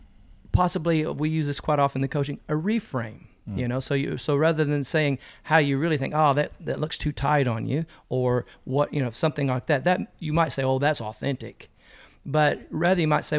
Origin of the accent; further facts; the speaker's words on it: Arkansas, United States; accent: southern; also born or lived in San Diego; So I was raised in Arkansas, born in San Diego, but I was only there for, you know, till as a baby. But by the time I got to Arkansas, I got the southern twang.